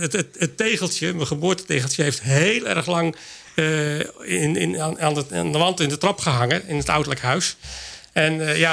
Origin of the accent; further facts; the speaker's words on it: Teteringen, North Brabant, Netherlands; En daar heb ik, 28 jaar doorgebracht. Dus ik ben opgegroeid in Teteringen.